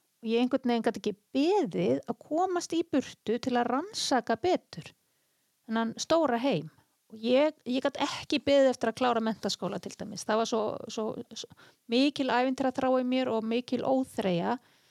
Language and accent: Icelandic; Akureyri, Northeastern Region, Iceland; also born or lived in elsewhere; ég rúmlega 50, ég fætt og uppalinn á Akureyri. Ég búsett þar núna og þetta hlaðvarp tekið þar upp. Ég samt ekki alltaf búið hér, ég var á flakki bæði við heim og landið og bjó annað staðar